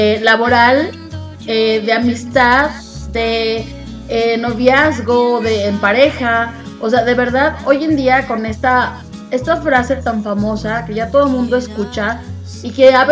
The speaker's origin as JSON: {"language": "Spanish", "country": "Mexico", "said": "a final de cuentas, somos mexicanos"}